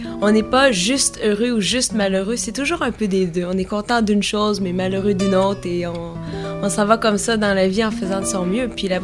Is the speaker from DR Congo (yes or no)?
no; Quebec, Canada; nous ne sommes pas brésiliens, nous sommes québécois, le portugais n'est pas notre langue première